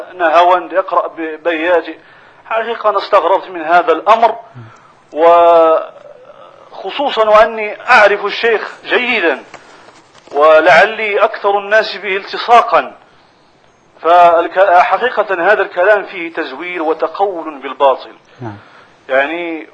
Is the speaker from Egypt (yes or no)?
no; Morocco; بلادنا المغرب